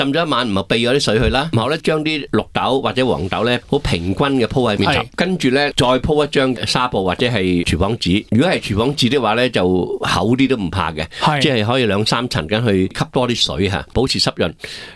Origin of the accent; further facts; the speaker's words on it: Guangdong, China; 我哋广东人讲嘅芽菜咧，就系细条啲嘅啦